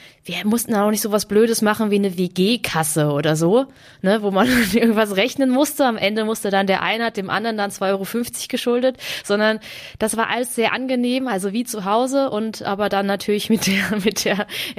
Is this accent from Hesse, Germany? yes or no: yes; Heppenheim, Hesse, Germany; born there; also born or lived in Baden-Württemberg; gebürtige Hessin, was natürlich sehr schwierig war dann als Kind, weil ich ja in Baden-Württemberg auf die Schule gegangen bin. Und Heppenheim ist ja an der Grenze, ist ja ganz im Süden von Hessen, und ganz im Norden von Baden-Württemberg bin ich zur Schule gegangen.